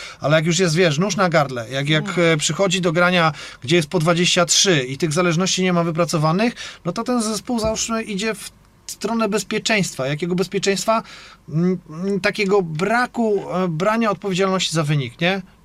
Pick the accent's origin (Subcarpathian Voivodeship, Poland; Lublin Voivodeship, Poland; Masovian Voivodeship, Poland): Subcarpathian Voivodeship, Poland; Rzeszów; jak mówię tutaj jako rzeszowianin, jako kibic wierny RS-owi